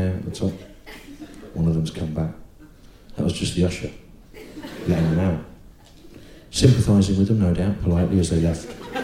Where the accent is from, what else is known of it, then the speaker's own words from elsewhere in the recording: England, United Kingdom; I am English, as I say, so it's a big political hot potato at the moment, this idea of national identity